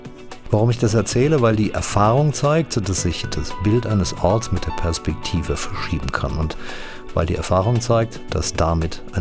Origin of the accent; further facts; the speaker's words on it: Frankfurt, Hesse, Germany; Als gebürtiger Frankfurter kann ich Kindheitserinnerungen heranziehen.